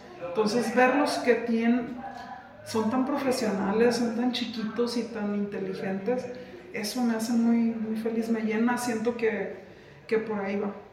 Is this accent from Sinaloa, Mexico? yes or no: yes; Sinaloa, Mexico; También porque somos de Sinaloa